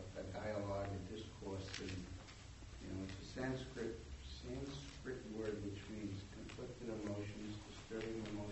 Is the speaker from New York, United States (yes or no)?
no; Brockton, Massachusetts, United States; I say, I'm from Brockton.